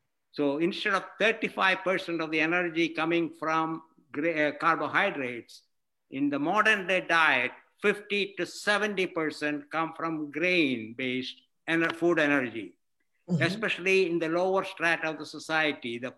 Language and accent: English; India; moved away as an adult; I'm originally from India. I got my medical degree in India. I went to Scotland to do an internship. I came to this country in 1970